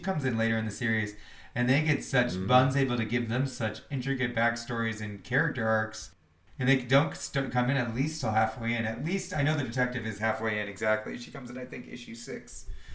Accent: California, United States; and I was raised in the South Bay, and my family, I'm a huge Deadhead

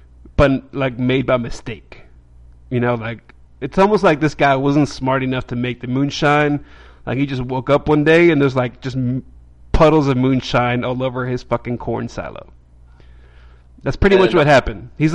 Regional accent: New York, United States; When I grew up in New York, it was called N-word rigging.

